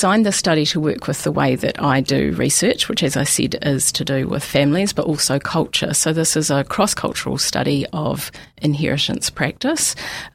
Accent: Mosgiel, Otago, New Zealand; So I grew up in Mosgiel. I didn't grow up in a farming family on the Tairi as such, but my father was a diesel mechanic.

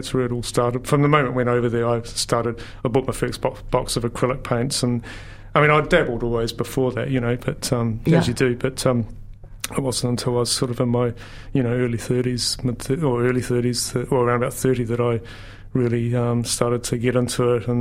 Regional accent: Amberley, Canterbury, New Zealand; now in Dunedin, New Zealand; originally, in short, born and bred in North Canterbury from a farm, Broomfield Amberley.

